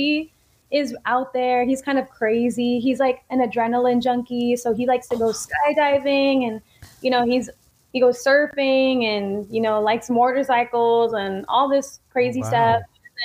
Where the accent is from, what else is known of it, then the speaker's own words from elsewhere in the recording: San Diego, California, United States; And this was in my hometown, San Diego.